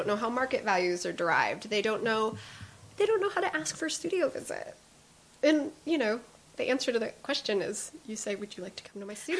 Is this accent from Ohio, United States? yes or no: yes; Ohio, United States; And I grew up in Ohio, so when we wanted to see art, we would drive to New York and we would drive to Chicago just to look at art.